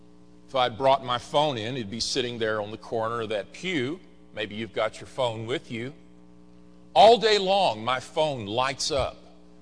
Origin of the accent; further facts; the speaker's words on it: Dallas, Texas, United States; now in Little Rock, United States; I grew up in Dallas. I didn't grow up around sheep, did you? Maybe some of you did, but I don't think most of us in Little Rock did.